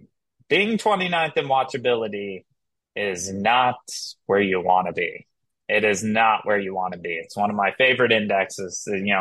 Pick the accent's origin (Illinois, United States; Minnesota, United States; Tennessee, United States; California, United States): California, United States; Los Angeles; Currently my hometown team here, the Dodgers, are first in watchability with a 40.5.